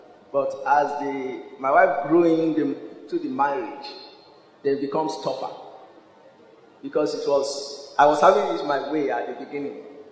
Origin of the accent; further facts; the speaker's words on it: Edo, Nigeria; I'm from Edo State, and I grew up from the village again.